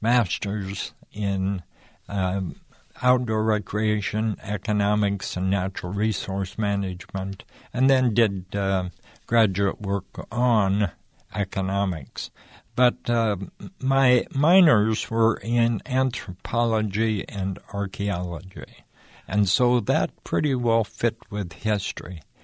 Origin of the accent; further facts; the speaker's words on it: Nebraska, United States; moved away; also born or lived in Wyoming; No, I grew up in Nebraska, but then moved to Wyoming.